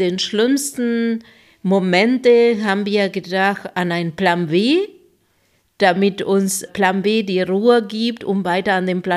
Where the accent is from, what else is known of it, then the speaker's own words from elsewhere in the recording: Argentina; German is a second language; now in Germany; Genau, das merkt man wahrscheinlich immer noch an meinem Akzent. Ich bin Argentinierin